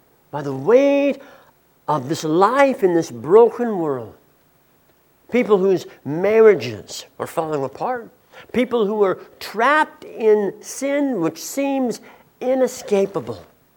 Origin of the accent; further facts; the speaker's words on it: San Diego, California, United States; I grew up in San Diego, and sometimes down in San Diego, it would get pretty hot.